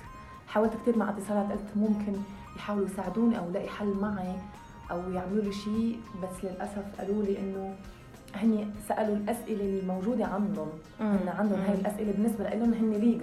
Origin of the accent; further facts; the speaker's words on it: Algeria; كل اللي بيجي بقى اول شيء بس يشوفوني بيقولوا لي من وين، من لبنان. قال لهم لا انا مش لبنانيه، انا جزائريه. فهون صدمتهم بتجي، كيف جزائرية عم تحكي لبنانية؟ والله لأنه تعودت. هاي فرست. سكند، الأكسنت الجزائرية صعبة.